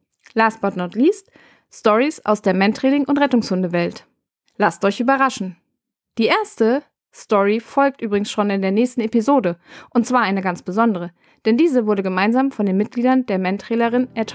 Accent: Bremen, Germany; born there; now in Rhine-Main area, Germany; gebürtig bin ich aus Bremen und mittlerweile im Rhein-Main-Gebiet gelandet.

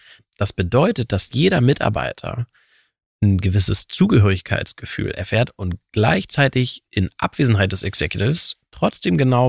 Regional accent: Hamburg, Germany; Ich bin selber geborener Hamburger, ich bin hier aufgewachsen

